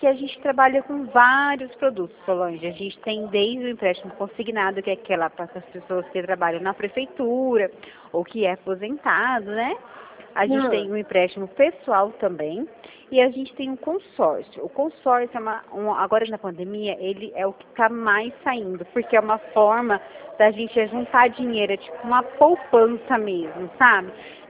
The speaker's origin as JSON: {"language": "Portuguese", "town": "Rio Claro", "region": "São Paulo", "country": "Brazil", "said": "eu sou aqui do interior de São Paulo, Rio Claro"}